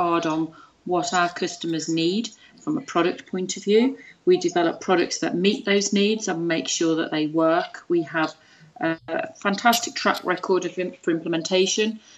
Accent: Midlands, United Kingdom; I'm from the Midlands

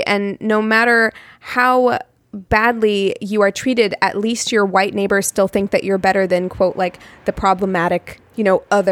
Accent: Los Angeles, California, United States; I'm just talking because we're from Los Angeles

